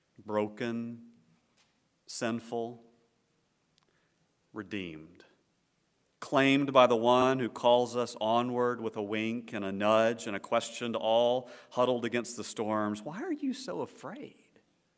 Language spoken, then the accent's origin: English; Fort Worth, Texas, United States; Miss Lee moved shortly after that and still lives in Fort Worth, my hometown.